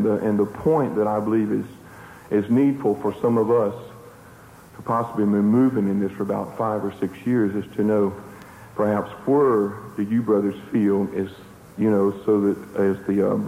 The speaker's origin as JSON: {"language": "English", "town": "Tallahassee", "region": "Florida", "country": "United States", "said": "from Tallahassee, Florida."}